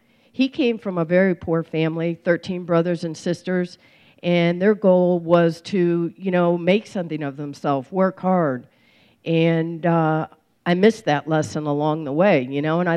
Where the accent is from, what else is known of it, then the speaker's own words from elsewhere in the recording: Peoria, Illinois, United States; And I grew up in Peoria, Illinois.